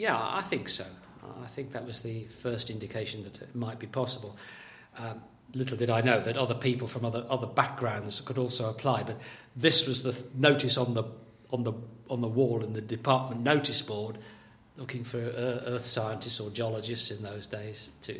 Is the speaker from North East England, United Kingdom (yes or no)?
no; Wolverhampton, West Midlands, United Kingdom; born there; I was born in Wolverhampton on the 30th of May 1943.